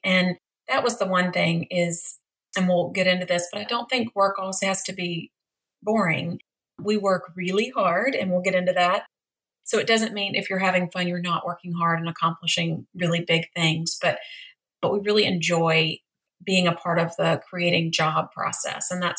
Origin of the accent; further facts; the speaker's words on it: Memphis, Tennessee, United States; I'm from Tennessee originally, from Memphis, Tennessee, and I went to the University of Arkansas in Fayetteville